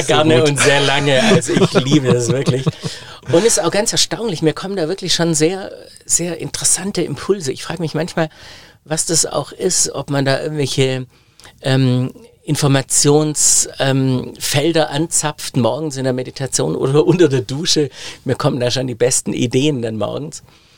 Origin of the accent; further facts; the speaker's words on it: Biberach an der Riß, Baden-Württemberg, Germany; in Biberach an der Riß, meine Heimatstadt damals